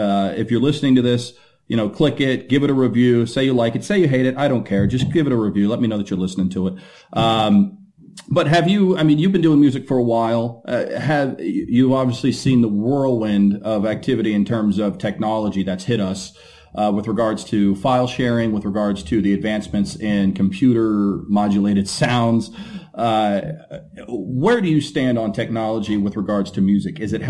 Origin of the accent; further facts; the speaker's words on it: United States; I'm an American, okay?